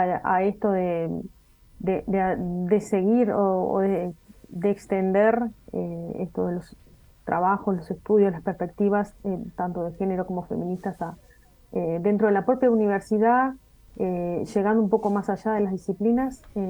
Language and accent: Spanish; Montevideo, Uruguay; now in Rocha, Uruguay; Yo soy de Montevideo, me vine acá un poco con esta movida descentralizadora del CURE.